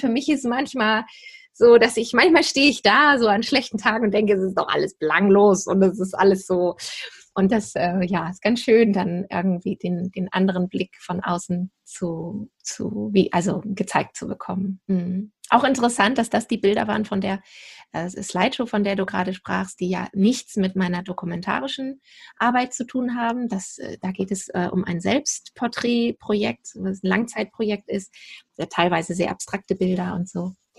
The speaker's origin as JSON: {"language": "German", "country": "Germany", "tie": "born there", "said": "Also ich komme gebürtig her hier aus dem Süden von Hamburg."}